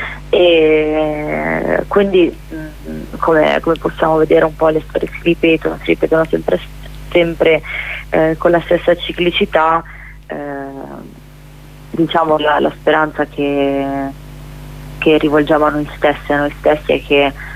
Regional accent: Palestine; quando mi chiedono sì, ma di dove sei, io dico Palestina

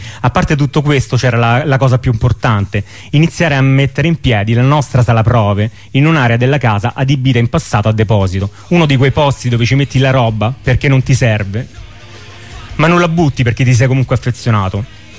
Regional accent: Sicily, Italy; io siciliano e lui di Reggio Calabria.

